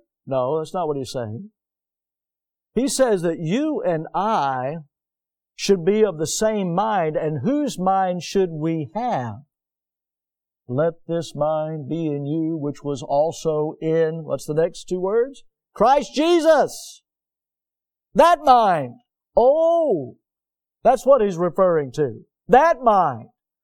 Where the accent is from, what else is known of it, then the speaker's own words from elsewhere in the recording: United States; Because I'm an American, and I have a First Amendment right.